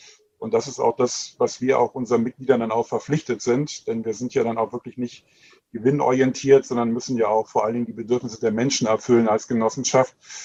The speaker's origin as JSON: {"language": "German", "region": "Rhineland", "country": "Germany", "said": "Ich komme aus dem Rheinland."}